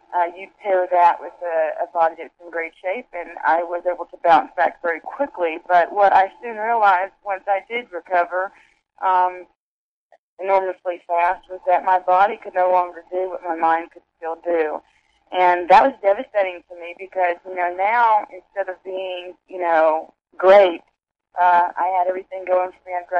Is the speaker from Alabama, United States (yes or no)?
yes; Alabama, United States; I grew up in the South, in the southern United States, in Alabama, to a Christian parent.